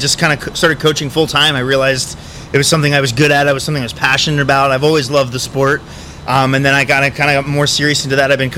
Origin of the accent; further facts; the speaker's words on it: Annapolis, Maryland, United States; I'm from Maryland. Up in Annapolis.